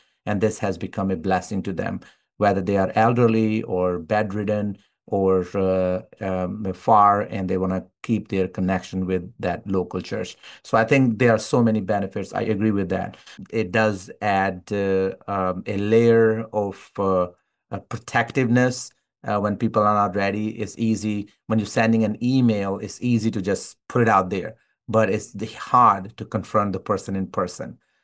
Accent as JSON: {"language": "English", "country": "Pakistan", "tie": "born or raised there", "said": "It was the same thing when I was born and raised in Pakistan."}